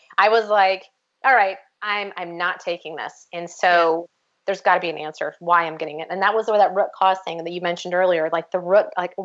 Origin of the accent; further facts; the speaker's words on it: Nebraska, United States; now in Kansas City, United States; We both hail from Nebraska, no big red. And, when we moved to Kansas City